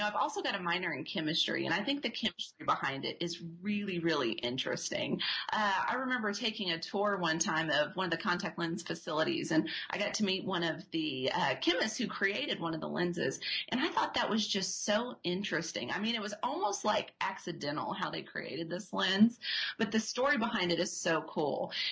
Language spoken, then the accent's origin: English; Amarillo, Texas, United States; You know, not many people know that I went to 17 schools, because when asked, I say I'm from Amarillo, Texas, you know, so.